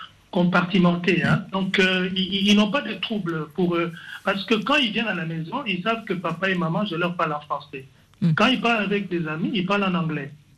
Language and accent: French; DR Congo; first language Tshiluba; French is a second language; Je parle lingala avec mon épouse. Mm. On parle aussi les autres langues, comme notre langue maternelle, le chiluba.